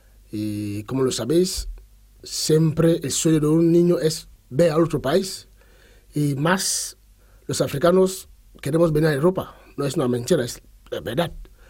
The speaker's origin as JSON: {"language": "Spanish", "town": "Douala", "region": "Littoral", "country": "Cameroon", "tie": "born or raised there", "first_language": "Kenya", "second_language": "Spanish", "said": "pero yo nací en Douala, la ciudad más grande de Camerún. Y en mi barrio hablamos primero nuestro dialecto, que es Kenya. Segundo, el pidgin."}